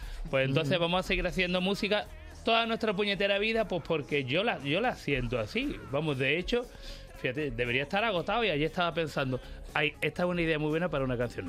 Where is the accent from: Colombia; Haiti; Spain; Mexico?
Spain; Andalusia; Y que soy además andaluz por los cuatro costados